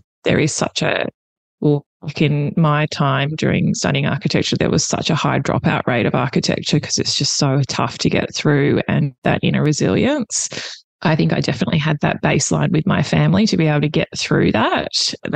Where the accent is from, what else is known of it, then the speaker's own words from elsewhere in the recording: Sydney, New South Wales, Australia; I grew up in Sydney.